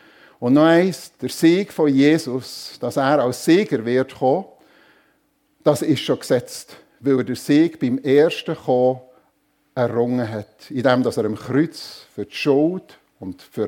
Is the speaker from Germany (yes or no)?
no; Switzerland; Oder bei uns in der Schweiz natürlich, da werden Tunnels rausgesprengt, oder?